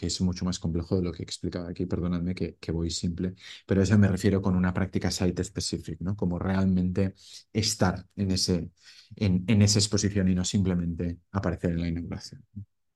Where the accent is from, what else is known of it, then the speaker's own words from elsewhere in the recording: Spain; como artista español